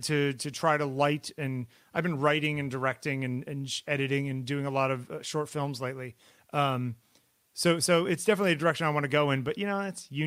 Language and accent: English; Connecticut, United States; I grew up in Connecticut. I think it's like some weird Puritan thing.